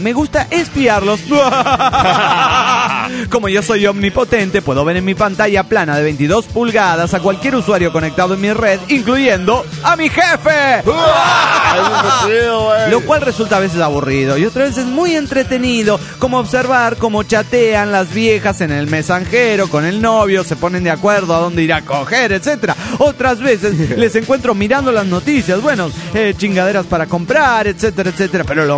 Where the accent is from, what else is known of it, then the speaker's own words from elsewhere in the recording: Nuevo Laredo, Tamaulipas, Mexico; de Nuevo Laredo, Tamaulipas, México.